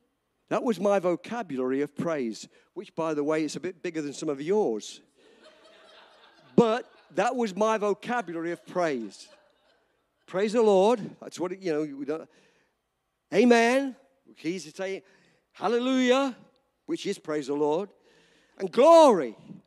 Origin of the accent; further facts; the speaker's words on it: England, United Kingdom; I'm an Englishman. Very reserved, not outgoing at all.